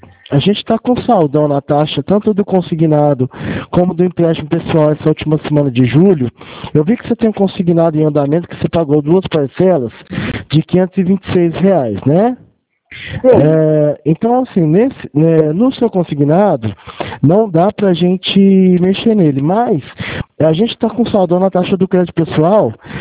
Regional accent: Franca, São Paulo, Brazil; É, eu sou de Franca.

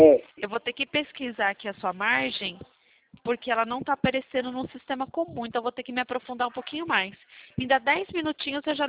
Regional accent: São Paulo, Brazil; Não, sou da região de Campinas.

